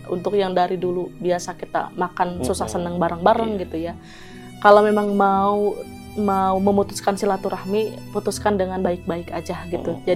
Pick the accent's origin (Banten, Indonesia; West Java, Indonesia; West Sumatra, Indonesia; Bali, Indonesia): Banten, Indonesia; Mentang-mentang saya orang Banten didiktekan gitu.